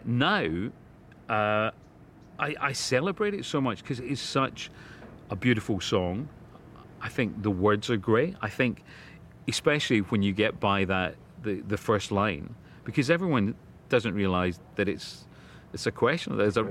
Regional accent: Glasgow, Scotland, United Kingdom; as a kid growing up in Glasgow, it always meant the party was over.

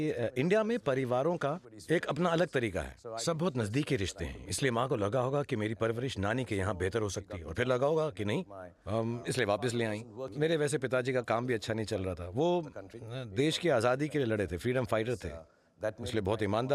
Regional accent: Delhi, India; born there; हाँ, मैं दिल्ली में पैदा हुआ था

